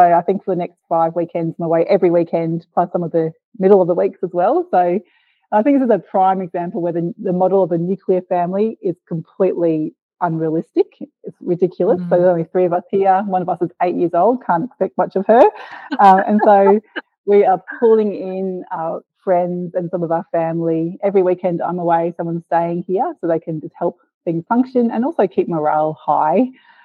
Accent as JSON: {"language": "English", "town": "Brisbane", "region": "Queensland", "country": "Australia", "tie": "born or raised there", "lives_now": "Hobart, Australia", "said": "I've lived all over Australia. I grew up in Meanjin, Brisbane, and now based in Nipaluna, Hobart."}